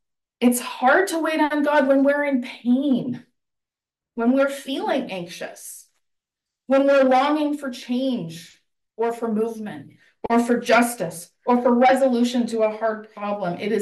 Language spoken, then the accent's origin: English; Saskatchewan, Canada; And I grew up in Saskatchewan where the license plate is literally Land of Living Skies.